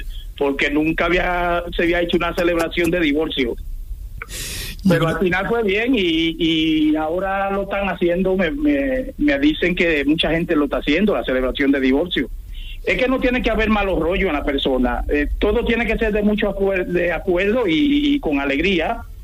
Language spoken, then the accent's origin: Spanish; Dominican Republic; also born or lived in Curaçao; now in Spain; yo tengo muchos años en España, yo soy dominicano, y me fui a trabajar en el año 2010, me fui a Curazao, una isla que pertenece a Holanda, de las Antillas Holandesas